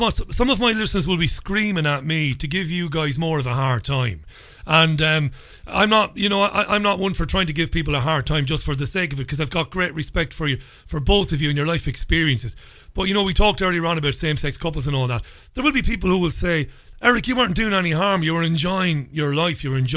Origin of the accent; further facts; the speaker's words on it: Ireland; when I grew up in Ireland, I used to meet some lovely priests.